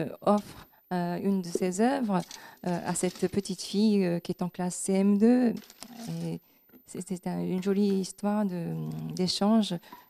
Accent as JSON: {"language": "French", "region": "Kanagawa", "country": "Japan", "said": "Je suis issu du département de Kanagawa, donc pas loin de Tokyo."}